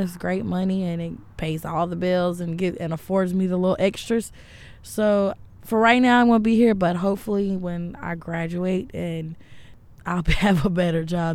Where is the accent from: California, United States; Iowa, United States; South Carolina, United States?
South Carolina, United States; Columbia; I didn't grow up right here inside the city. I grew up down Bluff Road at all 48, so I didn't have the experience with the city life until I started working up here. But I've grew up here in Columbia.